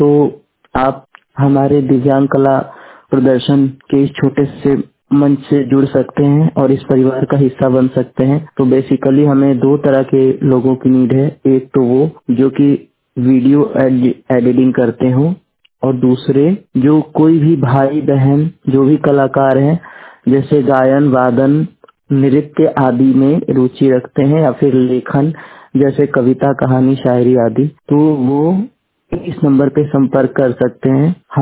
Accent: Bihar, India; और मैं बिहार का मूल निवासी हूं।

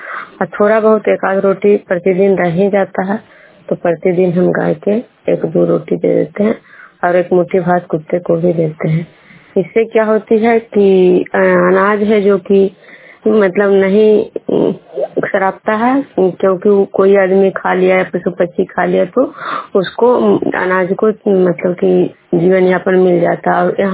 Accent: Khajra, Bihar, India; मैं विष्णुपुर ग्राम खजरा पंचायत नालंदा जिला नवनेश्वर प्रखंड के निवासी हूँ।

